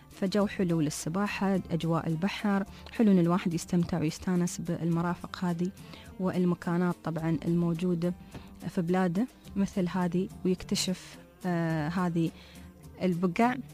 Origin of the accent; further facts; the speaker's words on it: Oman; من أكثر المكانات السياحية عندنا في عمان